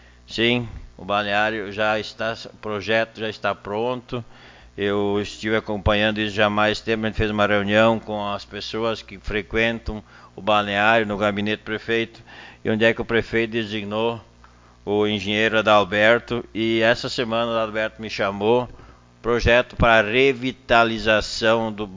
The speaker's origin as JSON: {"language": "Portuguese", "town": "Arroio do Meio", "region": "Rio Grande do Sul", "country": "Brazil", "said": "nós somos de Arroio do Meio."}